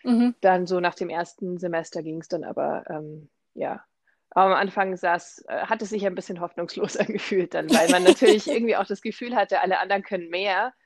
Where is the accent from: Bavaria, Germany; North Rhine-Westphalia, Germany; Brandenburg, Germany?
Bavaria, Germany; Munich; also born or lived in Hungary; Ich komme eigentlich ursprünglich nicht aus Deutschland, sondern aus Ungarn. Da bin ich geboren und bin dann im Großraum München aufgewachsen